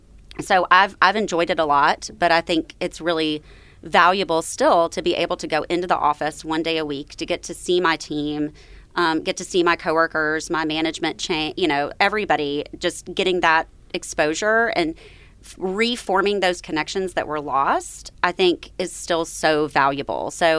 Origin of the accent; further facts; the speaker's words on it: Memphis, Tennessee, United States; So, as I mentioned earlier, I grew up here in Memphis and started my career journey at Le Bonheur Children's Hospital